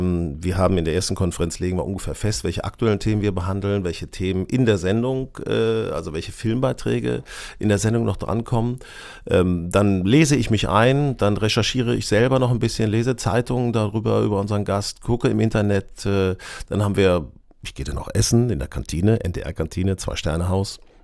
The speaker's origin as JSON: {"language": "German", "region": "Lower Saxony", "country": "Germany", "tie": "born or raised there", "said": "ich bin auf dem Dorf aufgewachsen, in der Nähe von Hannover"}